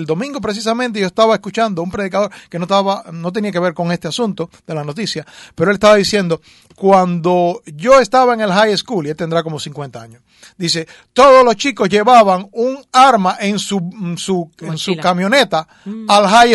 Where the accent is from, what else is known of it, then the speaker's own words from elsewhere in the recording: Cuba; Yo grito mucho más que él porque soy cubano.